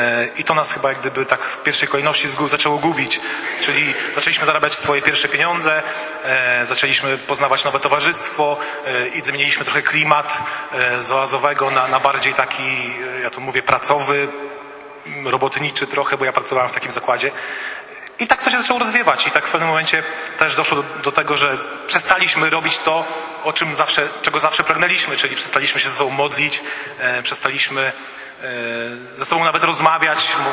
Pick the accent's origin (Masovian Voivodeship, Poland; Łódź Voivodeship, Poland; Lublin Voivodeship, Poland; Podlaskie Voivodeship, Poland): Podlaskie Voivodeship, Poland; Łomża; jesteśmy właśnie z Łomży, z tej parafii. Tutaj sobie żyjemy, tutaj mieszkamy i tutaj pracujemy.